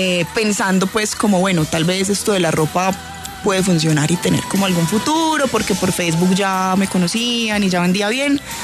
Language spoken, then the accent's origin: Spanish; Manizales, Caldas, Colombia; also born or lived in New York, United States; yo nací en Nueva York, mis papás trabajaban allá, son de Manizales. No alcancé a vivir muchos años allá en Nueva York. Me fui a vivir a Manizales con una tía como desde los 6 meses más o menos.